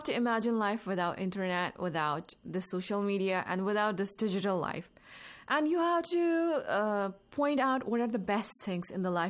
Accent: Jammu and Kashmir, India; English is a second language; No, see, I have had this experience since I'm from Kashmir.

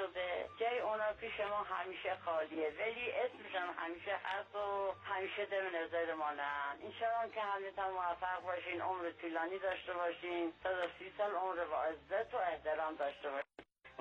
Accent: Hamadan, Iran; من یک ایرانی هستم، من مسلمان هستم، کشور من ایران است، وطن من همدان است، شهر من همدانه، همدان خاک منه. من یک همدانی هستم، مردمان خوبی داریم همدان، با صفا، با ایمان، مهربان، دوست.

